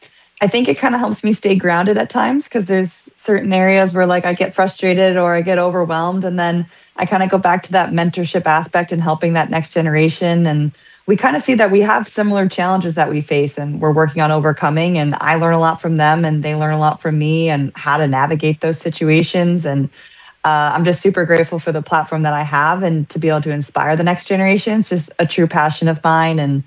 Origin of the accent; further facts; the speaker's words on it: Buffalo, New York, United States; and then after that I had the opportunity to play for the Buffalo Buttes in my hometown.